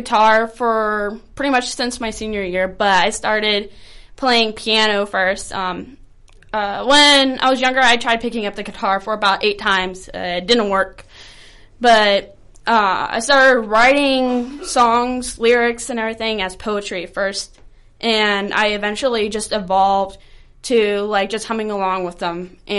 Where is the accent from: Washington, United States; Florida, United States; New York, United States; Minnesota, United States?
Washington, United States; Well, actually, I'm from Washington State.